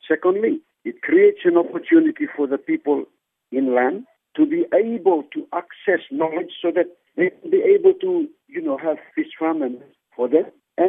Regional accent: Malaita, Solomon Islands; I'm from Malaita, one of the bigger provinces in the country.

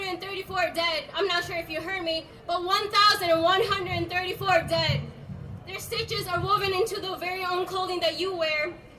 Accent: Bangladesh; My heart cried for the innocent people in my home country of Bangladesh.

